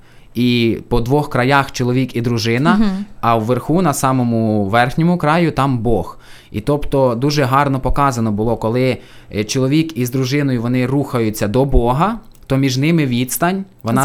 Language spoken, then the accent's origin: Ukrainian; Kryzhopil, Vinnytsia Oblast, Ukraine; now in Dolynska, Ukraine; Я сам родом з Вінницької області. Там я народився в СМТ Крижопіль, але вже 8 років проживаю в Кіровоградській області, Кропивницький район, місто Долинська.